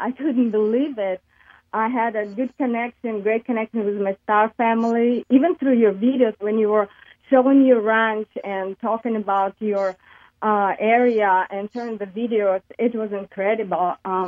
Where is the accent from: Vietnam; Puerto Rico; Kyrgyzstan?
Kyrgyzstan; now in United States; I'm calling from Minnesota, in a rural town. I'm originally from Kyrgyzstan, and I've been traveling quite a bit too